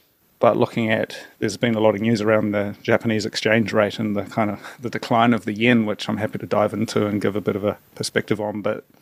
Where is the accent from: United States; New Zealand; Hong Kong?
New Zealand; Hastings, Hawke's Bay; So it all began in my hometown of Hastings, New Zealand, 40,000 people, sheep and apples. I was sort of stuck there after high school and not knowing what to do with my life.